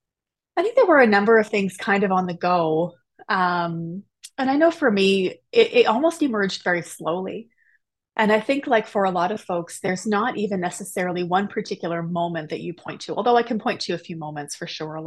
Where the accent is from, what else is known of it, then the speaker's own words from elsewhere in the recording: the Prairies, Canada; So my family, we are all Western Canadian, from way back. Born and raised mainly in the prairies is kind of where I am.